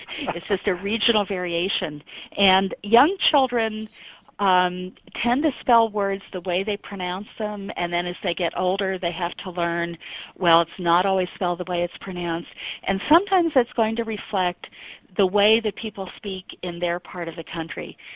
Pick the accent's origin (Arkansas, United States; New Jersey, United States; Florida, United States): New Jersey, United States; now in Oregon, United States; I grew up in New Jersey, and I'm going to exaggerate a little, but I grew up pronouncing them Dawn and Don.